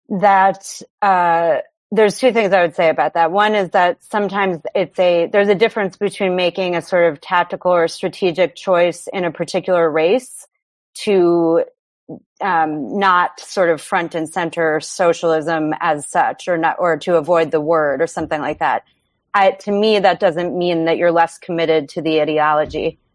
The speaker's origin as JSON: {"language": "English", "town": "Buffalo", "region": "New York", "country": "United States", "tie": "born or raised there", "said": "as somebody who, you know, was born and raised in Buffalo, which is a very different environment than New York City"}